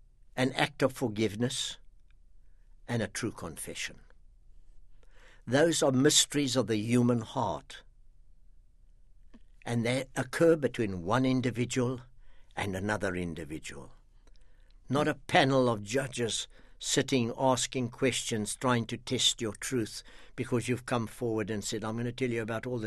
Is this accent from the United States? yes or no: no; South Africa; for me as a South African